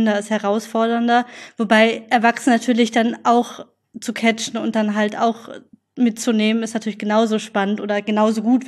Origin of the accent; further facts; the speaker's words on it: Berlin, Germany; also born or lived in Bonn; Ich bin in Spandau tatsächlich geboren, aber bin in Charlottenburg aufgewachsen.